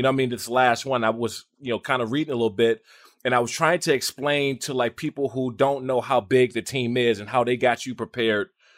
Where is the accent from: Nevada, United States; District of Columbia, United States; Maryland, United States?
Maryland, United States; And, you know, I grew up in Maryland, Washington, D.C. area.